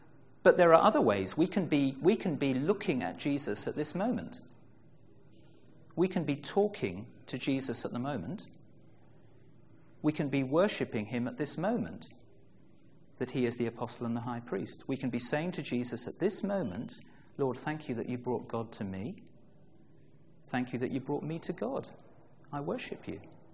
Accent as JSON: {"language": "English", "region": "England", "country": "United Kingdom", "said": "I may become enthusiastic in the next few minutes, but I'm English, and I will try to control it"}